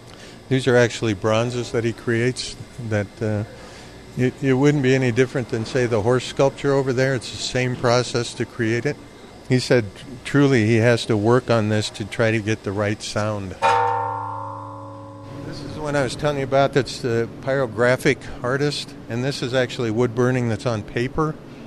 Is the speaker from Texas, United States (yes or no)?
no; Montana, United States; That's really what I like, because, you know, growing up in Montana, that's what was important to me.